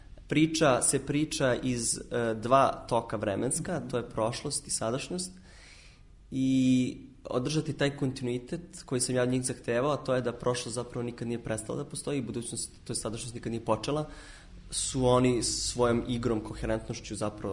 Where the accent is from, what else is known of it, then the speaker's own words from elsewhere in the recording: Vranje, Serbia; ja sam rođen u Vranju i odrastao tamo, završio osnovno i srednje obrazovanje